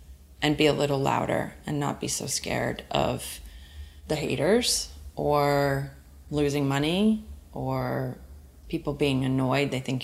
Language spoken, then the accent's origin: English; Oklahoma, United States; I mean, I'm from Oklahoma and I grew up in nature.